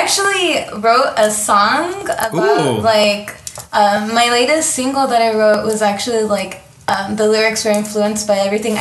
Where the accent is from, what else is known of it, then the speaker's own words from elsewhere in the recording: El Monte, California, United States; I'm from San Gabriel Valley, so east, like 15 minutes east of East Los Angeles. El Monte, that's where I grew up.